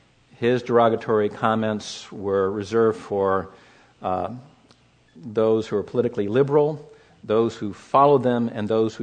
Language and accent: English; Los Angeles, California, United States; I had the privilege of growing up in Los Angeles during the 1960s and 1970s.